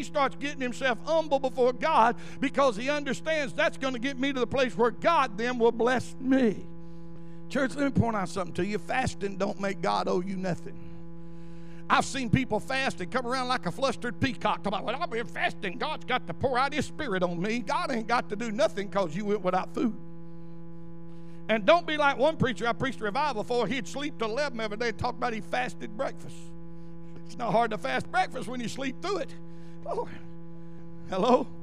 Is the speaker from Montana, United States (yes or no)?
yes; Butte, Montana, United States; now in Alabaster, United States; I'm from Butte. I'm from Alabaster now, and you still ain't big as New York.